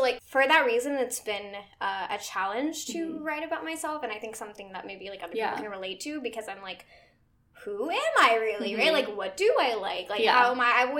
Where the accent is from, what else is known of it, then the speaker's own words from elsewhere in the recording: Pakistan; I'll have one in, like, Pakistani clothes just to be, like, I am Pakistani.